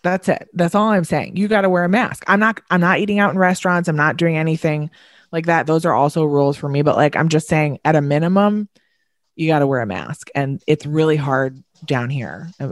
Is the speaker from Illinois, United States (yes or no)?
no; New York, United States; Like, we're from Long Island. We get it.